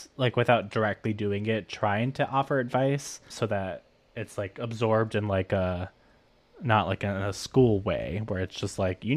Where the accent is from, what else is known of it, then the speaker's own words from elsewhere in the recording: Florida, United States; Well, you know, growing up in Florida